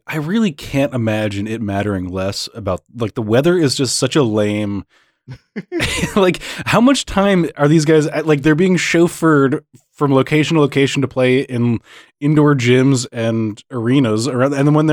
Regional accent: Texas, United States; I have never sniffed New York and I'm from Texas.

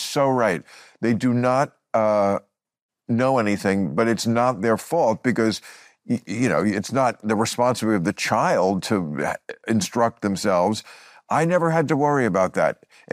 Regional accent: New York City, New York, United States; Well, I grew up in New York City.

